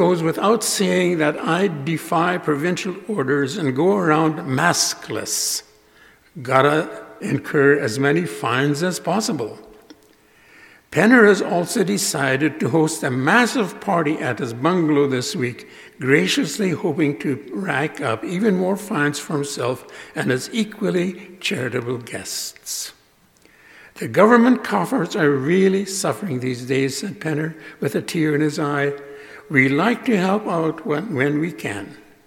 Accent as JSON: {"language": "English", "town": "Grunthal", "region": "Manitoba", "country": "Canada", "tie": "born or raised there", "said": "Now, I grew up in Grunthal, in the hotbed area of evangelism in Manitoba. Not Grunthal so much, but that whole area, Steinbeck, Rosenart, Gorditz, there were so many other villages, Landmark among others."}